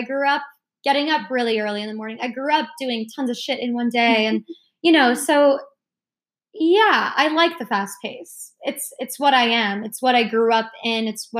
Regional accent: Brooklyn, New York, United States; Yeah, so I grew up in Brooklyn. I grew up in Greenpoint, which is used to be a very Polish community.

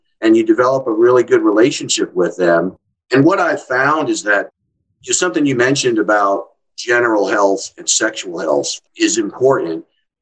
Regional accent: West Point, New York, United States; I'm from New York, originally from the big city, but then we moved upstate to the West Point area.

